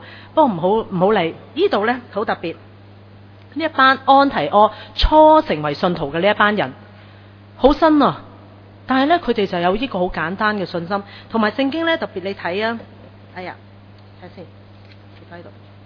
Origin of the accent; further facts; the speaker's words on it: Hong Kong; 作为一个香港人